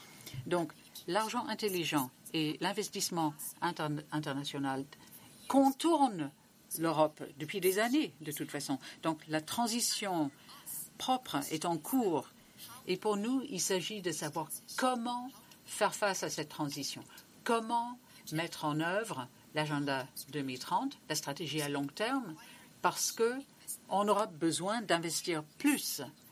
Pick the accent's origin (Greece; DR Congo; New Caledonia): Greece; Je viens de la Grèce et je vois l'importance de la réinvention de la démocratie.